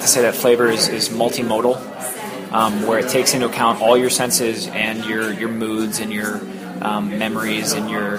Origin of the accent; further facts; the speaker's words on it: Colorado, United States; because I'm from Colorado